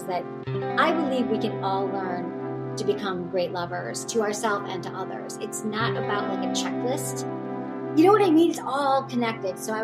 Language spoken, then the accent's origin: English; Michigan, United States; I grew up in Michigan, yes, suburb of Detroit. Like Farmington Hills, Bloomfield Hills, Southfield, at Michigan.